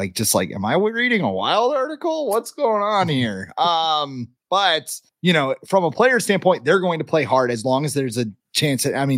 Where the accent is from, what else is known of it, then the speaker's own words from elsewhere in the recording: Charlotte, North Carolina, United States; I'm from Charlotte, man.